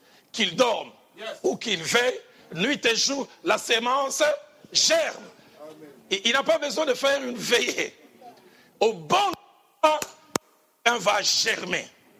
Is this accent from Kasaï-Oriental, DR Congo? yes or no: no; Mbandaka, Équateur, DR Congo; Amenez-les pas très loin de chez moi, en Mbandaka.